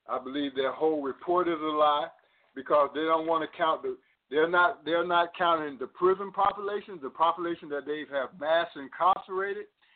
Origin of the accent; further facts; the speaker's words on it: Atlanta, Georgia, United States; But when I grew up in Atlanta, police everywhere.